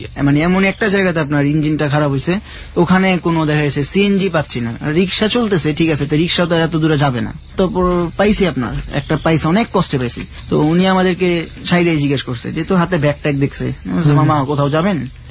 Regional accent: Dhaka, Dhaka Division, Bangladesh; আমরা ঢাকার ছেলে

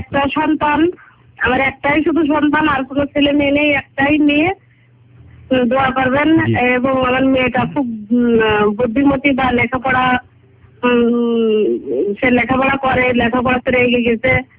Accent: Jessore, Khulna Division, Bangladesh; আমার home town Jessore.

